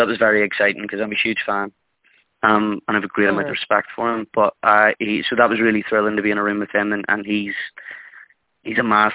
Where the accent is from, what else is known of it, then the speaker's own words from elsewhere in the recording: Ireland; the thing that is kind of brilliant about being an Irish actor is the community is incredibly tight-knit and we all kind of know each other.